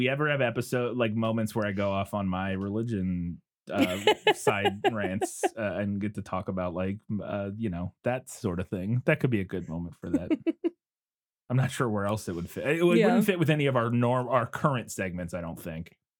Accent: United States; as an American, you know, I think a lot of us still are trying to find and peel back those layers within us that were created growing up in a deeply conservative culture

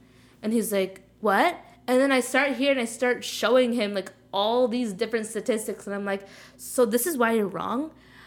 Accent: Bridgewater, New Jersey, United States; I came from Bridgewater. It's only really an hour away.

